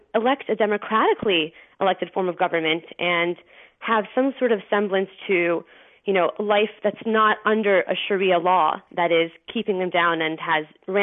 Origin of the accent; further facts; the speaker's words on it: United States; born there; Yes, I was born in America. My parents were born in Iran. They came here. They immigrated here at a very young age.